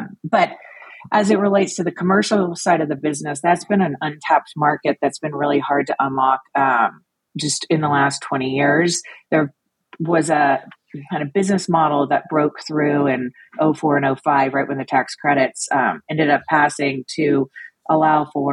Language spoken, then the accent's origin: English; Texas, United States; moved away as an adult; I was born and raised in Texas, and I know that I'm jealous that you're there right now. Moved to the DC area in 2003